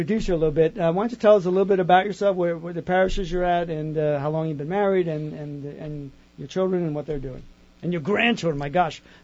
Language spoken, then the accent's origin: English; New York, United States; I grew up in New York, but we lived there, you know, not far from the council.